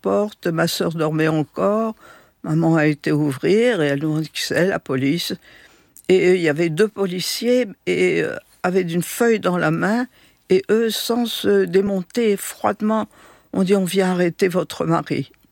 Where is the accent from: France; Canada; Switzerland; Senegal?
France; Vendôme, Centre-Val de Loire; born there; si je suis née à Vendôme, ce n'est pas pour rien, c'est la plus belle région de France.